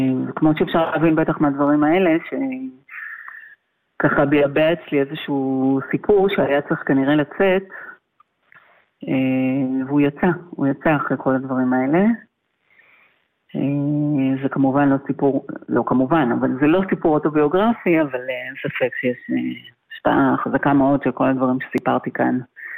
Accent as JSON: {"language": "Hebrew", "town": "Haifa", "region": "Haifa District", "country": "Israel", "lives_now": "Binyamina, Israel", "said": "במקור אני מחיפה, אבל בשנים האחרונות אני מתגוררת בבנימינה."}